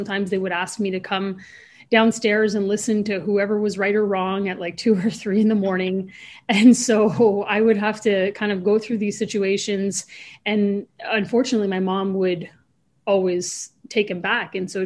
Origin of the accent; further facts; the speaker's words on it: Ontario, Canada; I grew up in Northern Ontario, Canada. As you mentioned, I'm French Canadian Ojibwe. So First Nations Ojibwe. And my dad is from Quebec. That's the French part in me. And my mother is from Northern Ontario.